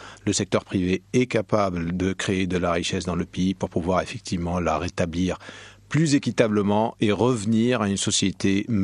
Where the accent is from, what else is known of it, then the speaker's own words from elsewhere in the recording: Tunisia; Il y a deux choses qui nous ont marqué en tant que Tunisiens.